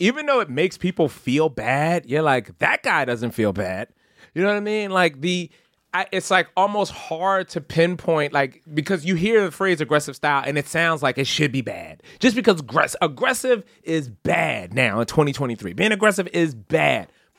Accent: New York, United States; Straight New York. I'm from New York, son.

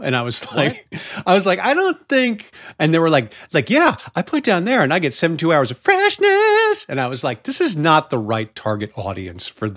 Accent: Midwest, United States; also born or lived in New England / New York; because I grew up in the Midwest, and because I went to college in the Northeast, like in New England, and then spent a lot of time in New York

